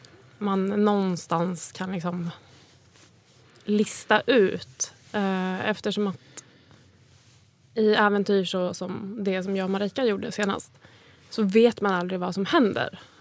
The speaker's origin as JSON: {"language": "Swedish", "town": "Bålsta", "region": "Uppsala County", "country": "Sweden", "tie": "born or raised there", "said": "Mina barndomsår är uppväxt i en liten villa ute i Bålsta. Med skogen precis på baksidan."}